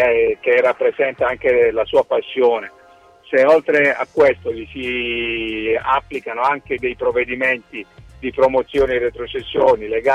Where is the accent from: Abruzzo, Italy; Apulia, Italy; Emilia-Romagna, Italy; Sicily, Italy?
Apulia, Italy; Bari; Mi auguro, ripeto, da Barese